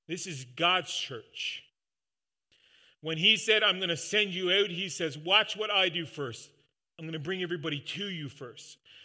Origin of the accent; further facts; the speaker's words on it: Newfoundland and Labrador, Canada; accent: Newfoundland; their Galilean dialect, something that I'm very familiar with as a Newfoundlander.